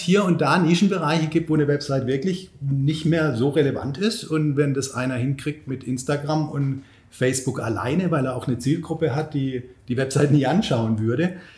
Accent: Baden-Württemberg, Germany; Ich freue mich natürlich auch, hier mal wieder in Pforzheim zu sein. Ich komme ja hier aus der Region

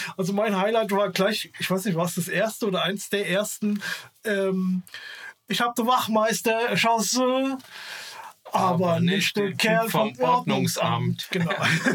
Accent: Hesse, Germany; Und aber das war, also als Hesse zumindest grandios

